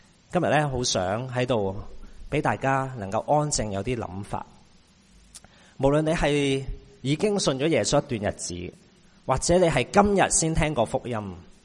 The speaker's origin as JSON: {"language": "Cantonese", "country": "Hong Kong", "said": "不过依家我哋香港人咧就好少再讲情人啦。"}